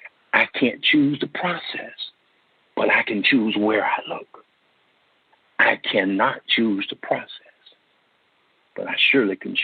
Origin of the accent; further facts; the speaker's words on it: Gainesville, Florida, United States; Gainesville, Florida, my hometown.